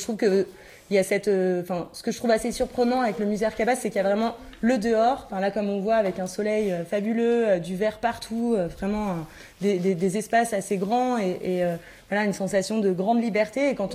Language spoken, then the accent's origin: French; Saint-Pierre-de-Chartreuse, Auvergne-Rhône-Alpes, France; j'ai grandi à Saint-Pierre-de-Chartreuse, j'étais à l'école à Saint-Hugues. Et voilà, après, je suis partie pour faire des études ailleurs et je reviens quand même régulièrement.